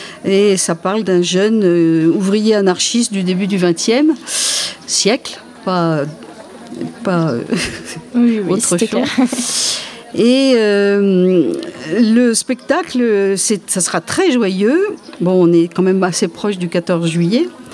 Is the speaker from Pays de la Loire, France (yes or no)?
no; Normandy, France; now in Millau, France; parce que moi je suis normande et j'ai fait ma carrière dans la région parisienne, donc ça n'a rien à voir.